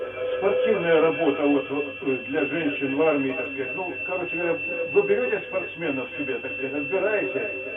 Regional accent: Kyiv, Ukraine

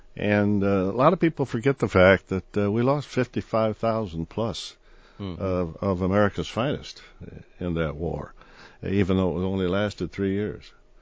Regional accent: Michigan, United States; now in Tucson, United States; We summer in Michigan in my home state, and then we started coming out here about 13 years ago.

